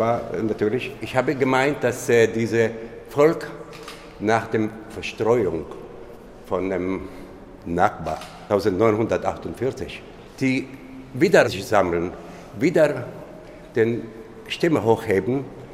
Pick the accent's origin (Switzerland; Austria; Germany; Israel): Israel; Haifa, Haifa District; Also ich bin ja Palästinenser, aber ich gehöre dem Staat Israel. Meine Heimat ist Haifa in Israel.